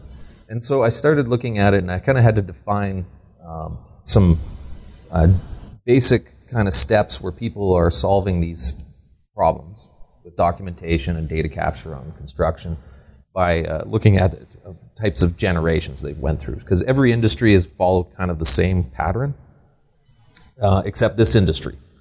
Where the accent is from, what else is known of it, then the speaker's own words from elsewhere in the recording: Bentley, Alberta, Canada; I'm from Bentley, Alberta, small town in between Sylvan and Gull Lake.